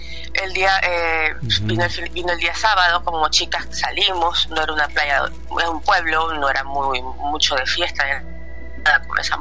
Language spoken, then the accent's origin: Spanish; Ecuador; now in Europe; Yo soy de Ecuador. Vivo en Europa, pero yo soy ecuatoriana. Eso pasó en mi país.